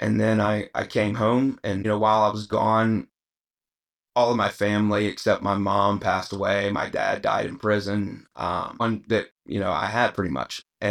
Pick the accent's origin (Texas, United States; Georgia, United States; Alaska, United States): Georgia, United States; Atlanta; Grew up as an only child. My dad owned a commercial cabinet company, and I'm from Atlanta.